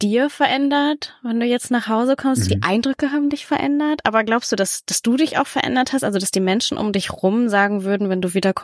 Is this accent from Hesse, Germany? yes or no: no; Kiel, Schleswig-Holstein, Germany; Ich komme aus Kiel.